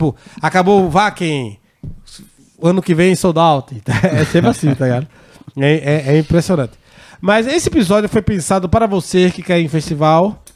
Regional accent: Rio Doce, Minas Gerais, Brazil; quando eu era criança pequena lá em Rio Doce...

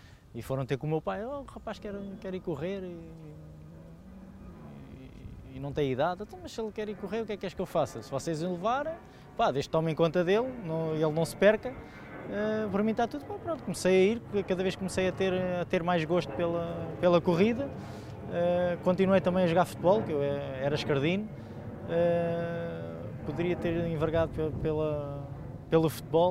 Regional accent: Santiago dos Velhos, Lisbon, Portugal; É o clube da minha terra, sou natural de Santiago dos Velhos, pertence à Rua dos Vinhos.

